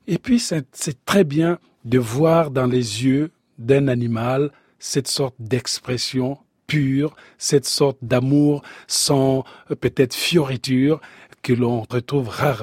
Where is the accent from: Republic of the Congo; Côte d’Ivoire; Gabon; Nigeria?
Republic of the Congo; quand j'étais petit au Congo-Brazzaville